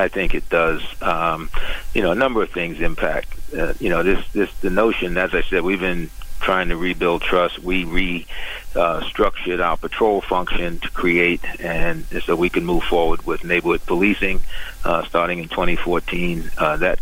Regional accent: Brooklyn, New York, United States; I grew up in Brooklyn in Bed-Stuy, and I didn't grow up wanting to be a cop.

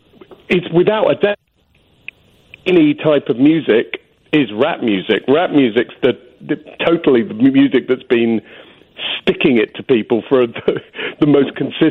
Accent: England, United Kingdom; now in United States; I'm not American. I'm English, and I've lived here for a long time.

